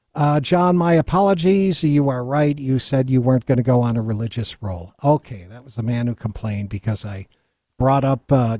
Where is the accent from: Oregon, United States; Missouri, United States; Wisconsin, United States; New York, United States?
New York, United States; Rochester; born there; I was born in Rochester, New York.